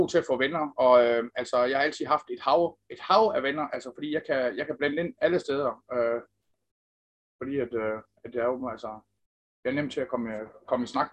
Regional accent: Randers, Central Denmark Region, Denmark; jeg er født og opvokset i Randers

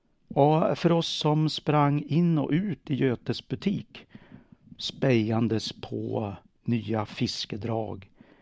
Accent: Björna, Västernorrland County, Sweden; Ett annat stort intresse där under uppväxten i Björna var fiske.

